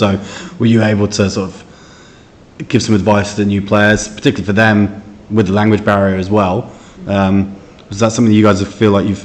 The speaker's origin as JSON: {"language": "English", "country": "Australia", "tie": "born or raised there", "said": "I mean, I guess, you know, both growing up in Australia, it's very much part of the fabric there."}